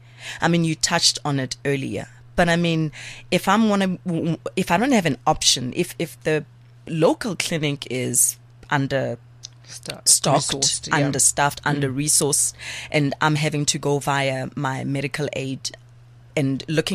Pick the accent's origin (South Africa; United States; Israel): South Africa; Pimville, Gauteng; I'm from Pimville, and you know, there's a close clinic there